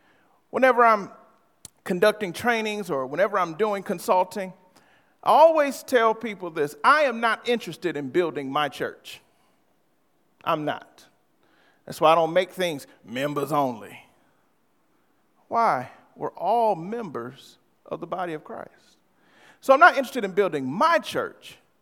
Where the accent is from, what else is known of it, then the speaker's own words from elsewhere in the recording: Farmington Hills, Michigan, United States; also born or lived in Detroit; I remember growing up in Detroit, Farmington Hills area, and across the street from me, my best friend was a Jewish individual.